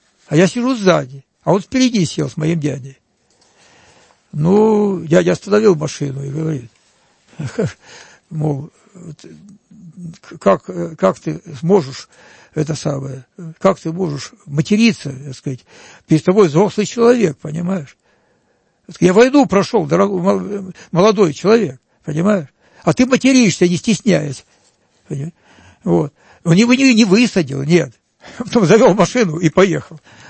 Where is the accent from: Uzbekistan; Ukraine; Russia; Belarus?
Ukraine; Avdiivka, Donetsk Oblast; я сам из Авдеевки, родился в Авдеевке, хотя казачьего рода, и предки там, донские казаки, русские, донские казаки